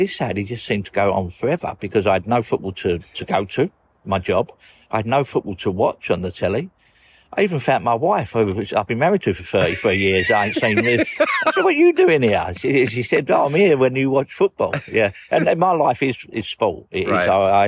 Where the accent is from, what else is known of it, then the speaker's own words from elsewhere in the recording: Newham, London, United Kingdom; I was brought up in West Ham, in Newham.